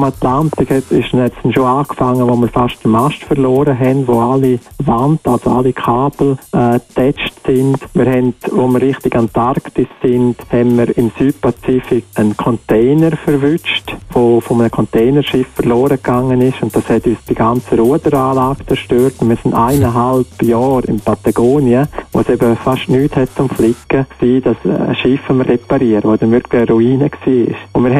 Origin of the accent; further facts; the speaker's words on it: Switzerland; Was wir natürlich auch machen, als Schweizer, ist aufräumen.